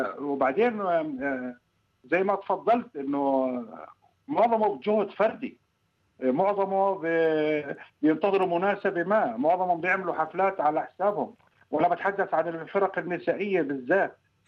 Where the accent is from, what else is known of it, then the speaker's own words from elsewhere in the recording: Egypt; يعني في عندنا في مصر مثلا